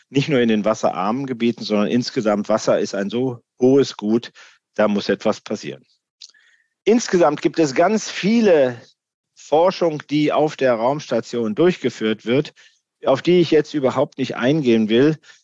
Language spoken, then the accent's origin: German; Hesse, Germany; aus dem Land, aus dem ich komme, aus Hessen